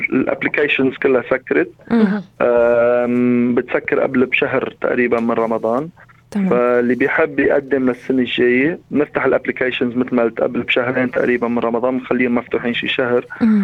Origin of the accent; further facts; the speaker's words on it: Australia; لكن وهذا شيء نحن من البلد ونحن من أستراليا